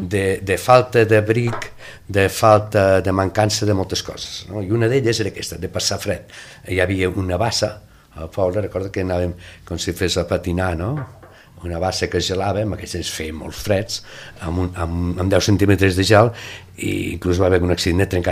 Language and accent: Catalan; Castelló de la Plana, Valencian Community, Spain; born there; Vale, jo, com ho dic molt bé, accidentalment vaig néixer a la Plana de Castelló.